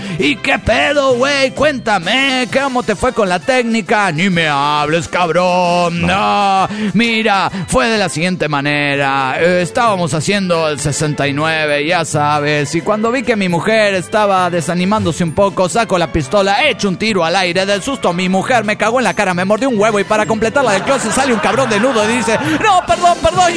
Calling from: Chile; de Chile.

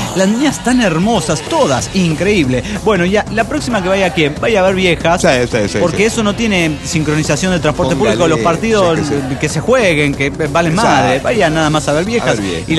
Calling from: Guadalajara, Jalisco, Mexico; de Guadalajara, Jalisco, México.

